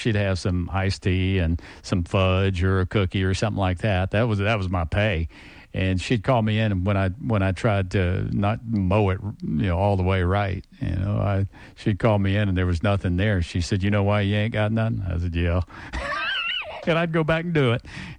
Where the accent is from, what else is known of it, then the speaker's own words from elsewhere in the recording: Louisiana, United States; I remember I grew up in Southeast Louisiana, and I remember my grandma had to mow her yard